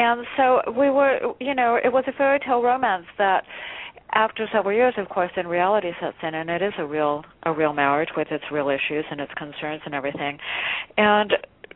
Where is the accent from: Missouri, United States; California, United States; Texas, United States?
California, United States; Los Angeles; I was born and raised in Los Angeles, right here near the beach, and in my early 20s, I went to France to study French